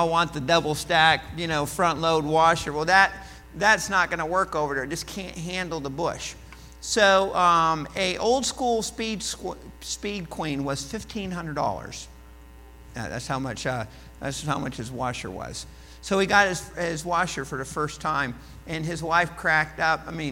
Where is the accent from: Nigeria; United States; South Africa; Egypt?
United States; As an American, I can go most places without a visa.